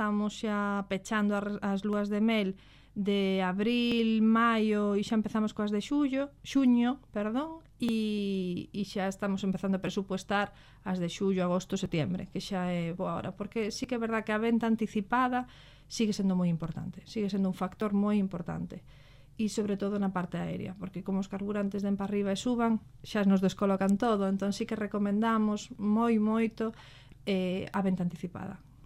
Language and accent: Galician; Magalofes, Galicia, Spain; Sí, son de Magalofes de toda a vida.